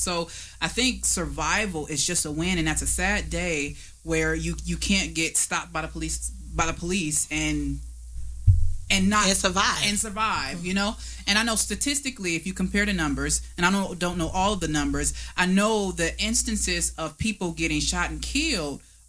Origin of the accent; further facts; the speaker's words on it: Detroit, Michigan, United States; I'm from Detroit. If you don't know how to play spades